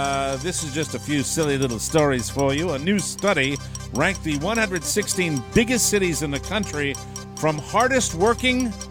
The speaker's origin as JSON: {"language": "English", "town": "Burlington", "region": "Vermont", "country": "United States", "said": "I'm from Burlington, Vermont."}